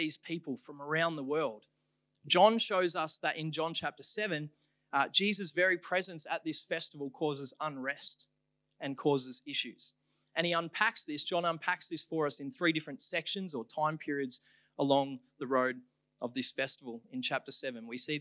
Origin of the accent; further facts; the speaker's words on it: Ballarat, Victoria, Australia; I'm from Ballarat, for those who didn't know.